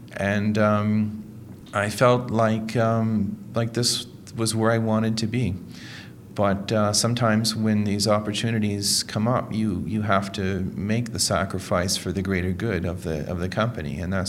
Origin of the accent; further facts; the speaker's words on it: Moncton, New Brunswick, Canada; I come from Moncton, New Brunswick.